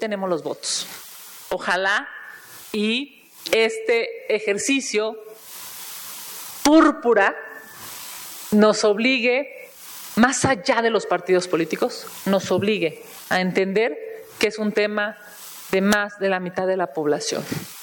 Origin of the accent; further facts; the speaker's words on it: Mexico City, Mexico; Quienes somos de la Ciudad de México estamos viviendo un nivel brutal de desapariciones de mujeres.